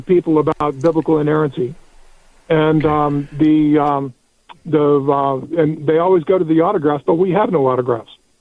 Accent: Deep South, United States; I was born and raised in the Deep South.

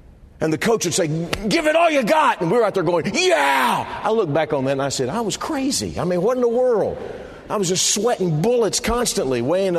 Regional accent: Texas, United States; I grew up in Texas, and I live there in Texas now, and I always have a check in my spirit wherever I say I live.

